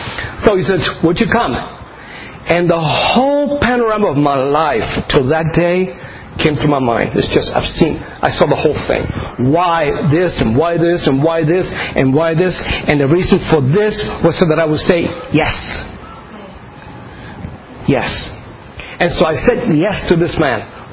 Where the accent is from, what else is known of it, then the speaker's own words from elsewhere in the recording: New Jersey, United States; You know, I'm from New Jersey. He sends me to the desert.